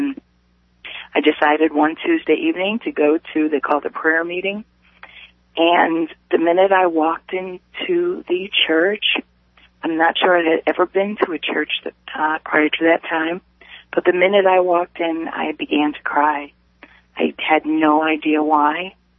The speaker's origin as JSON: {"language": "English", "town": "New York City", "region": "New York", "country": "United States", "tie": "born or raised there", "said": "I never heard the gospel of Jesus Christ all my years growing up in New York City."}